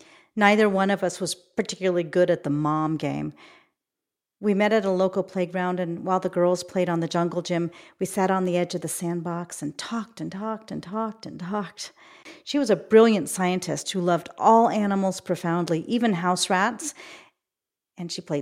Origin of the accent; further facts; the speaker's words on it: California, United States; because I'm politically sensitive and I value diversity and I'm from the Bay Area